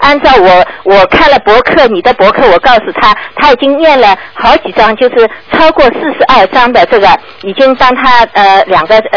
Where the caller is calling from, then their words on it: New Zealand; 我是从新西兰打过来的，因为我听不到你的收音机，我从新西兰打过来。